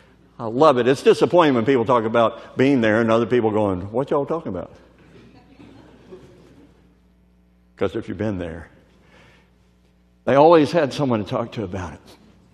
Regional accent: Kentucky, United States; And that reminds me. I grew up in Kentucky.

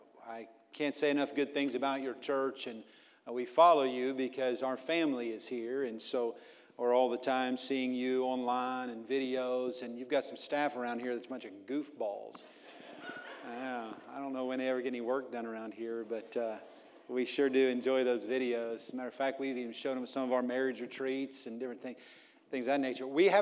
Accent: Texas, United States; Well, we're from Texas, as Brother Andrew told you. We're from Texas, and we don't have White Castle.

